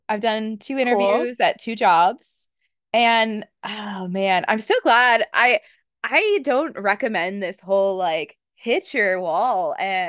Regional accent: Midwest, United States; accent: Midwestern; I have had so much trouble, and I'm working really hard on my Midwestern accent, but it's gonna be there forever.

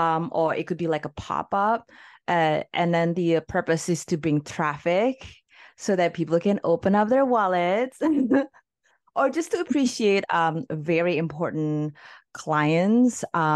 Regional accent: Canada; from Canada.

